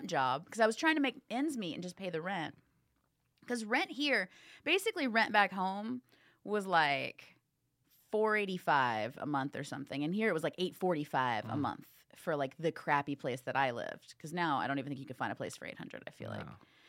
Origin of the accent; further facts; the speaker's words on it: Indiana, United States; I'm from Indiana, so I'm still nice and not jaded yet.